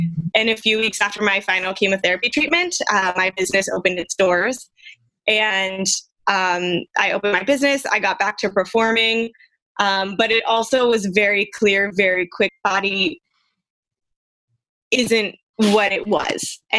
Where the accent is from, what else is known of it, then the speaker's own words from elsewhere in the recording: Danville, California, United States; also born or lived in Oakland; So I am a Bay Area native, like you said. I was born in Oakland, grew up mostly in Danville, and then stayed true to my Bay Area roots, went to Santa Clara University.